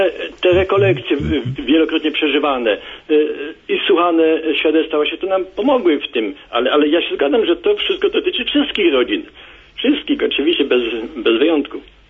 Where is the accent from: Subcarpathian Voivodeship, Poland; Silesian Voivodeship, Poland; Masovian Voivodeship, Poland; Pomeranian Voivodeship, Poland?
Subcarpathian Voivodeship, Poland; Lesko; my jesteśmy właśnie z Leska, archidiecezja przemyska.